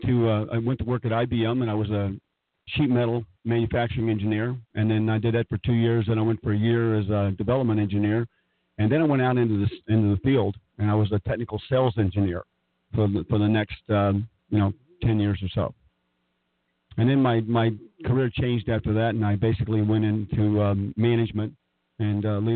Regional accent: Kentucky, United States; moved away as an adult; Well, Kelly, originally I was born in Kentucky. Spent about 17 years there before leaving and going out to the service.

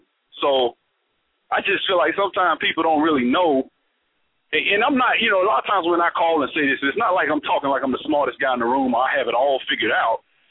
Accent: Alabama, United States; Oh yeah. I'm from Alabama. I know what you're talking about.

